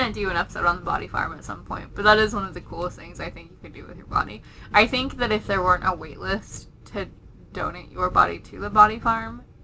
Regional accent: England, United Kingdom; now in Manhattan, United States; The beach where I grew up in England would be one of them.

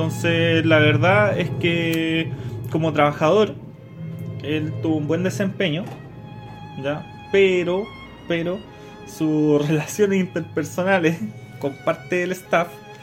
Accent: Rancagua, O'Higgins, Chile; soy de Rancagua, y sí

